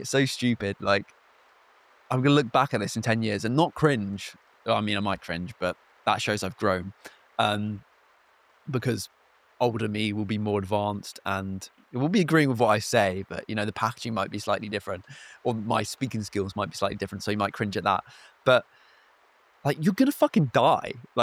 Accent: South East England, United Kingdom; You know, I'm from Kent, so the North Sea is the sea that I have around me.

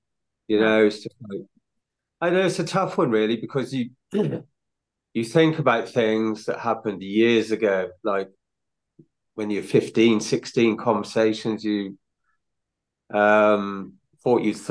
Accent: Hay-on-Wye, Wales, United Kingdom; And then checkpoint 3 is my hometown where I was raised, Hay-on-Wye.

